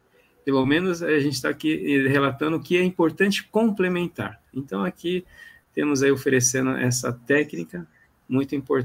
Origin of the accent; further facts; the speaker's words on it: Londrina, Paraná, Brazil; Eu sou de Londrina